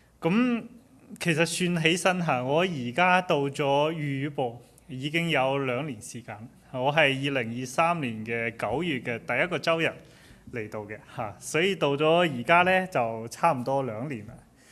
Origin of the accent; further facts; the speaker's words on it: China; 因为我本人是生在国内也都是长在国内的，就是与国内的同龄人就经历是基本上很相似